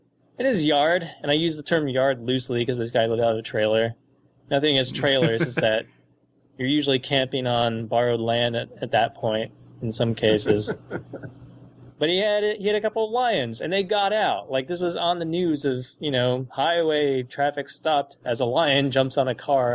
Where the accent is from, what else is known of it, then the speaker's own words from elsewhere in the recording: Dayton, Ohio, United States; also born or lived in Kettering, United States; we're from Ohio, which is specifically Dayton and Kettering, Ohio